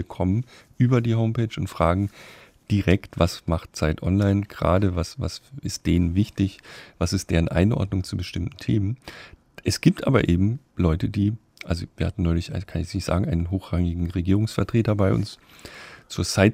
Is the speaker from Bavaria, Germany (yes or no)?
no; Baden-Württemberg, Germany; born there; da, wo ich geboren bin, in Baden